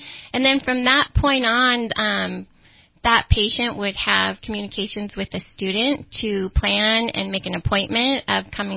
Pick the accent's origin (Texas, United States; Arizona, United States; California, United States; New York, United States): Arizona, United States; I'm from Arizona